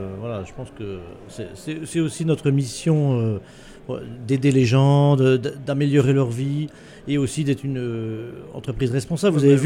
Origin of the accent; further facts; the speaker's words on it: France; now in Belgium; on est Français